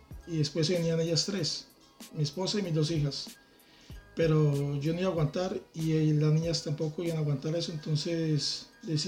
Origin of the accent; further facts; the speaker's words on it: Bucaramanga, Santander, Colombia; moved away as an adult; now in Madrid, Spain; en abril cumplimos 4 años. 4 años de estar aquí en Madrid y decidí venirme un día en que me había afectado casi que atracado por una persona a 2 casas de donde yo vivía en una ciudad en Bucaramanga, en Colombia.